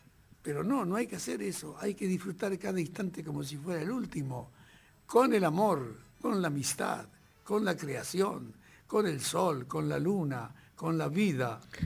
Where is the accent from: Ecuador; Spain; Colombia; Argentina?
Argentina; yo soy argentino